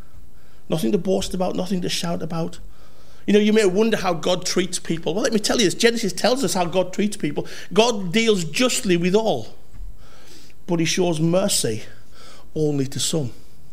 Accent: North West England, United Kingdom; when I was growing up in Cumbria, all things meant all things.

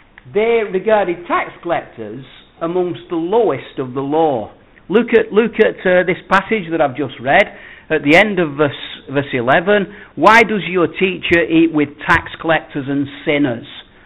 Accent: England, United Kingdom; As English people, we would resent that greatly.

